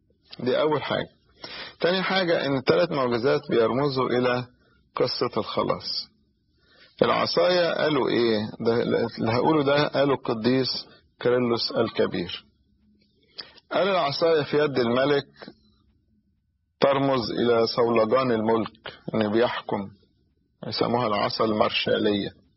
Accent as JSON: {"language": "Arabic", "country": "Egypt", "said": "احنا بنستخدمها كمصريين"}